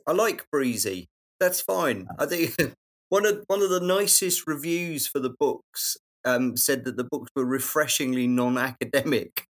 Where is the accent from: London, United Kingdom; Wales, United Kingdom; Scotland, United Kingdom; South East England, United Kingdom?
London, United Kingdom; I know London, I'm a Londoner, but, you know, I don't know New York